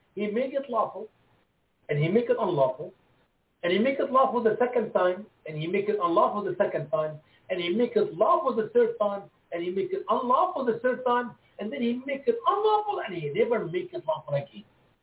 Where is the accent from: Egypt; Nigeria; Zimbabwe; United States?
Egypt; English is a second language; Where are you from? I said, I'm from Egypt. I said, I can read Arabic.